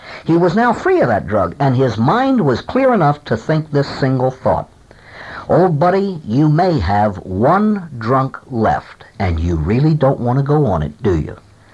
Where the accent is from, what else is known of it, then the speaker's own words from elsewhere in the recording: Baltimore, Maryland, United States; I was born and raised in Baltimore, grew up there